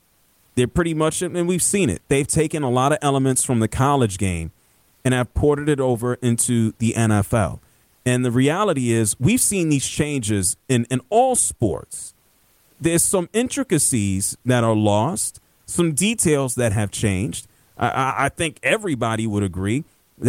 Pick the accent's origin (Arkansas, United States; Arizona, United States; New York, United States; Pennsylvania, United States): New York, United States; Bronx; I'm from the Bronx.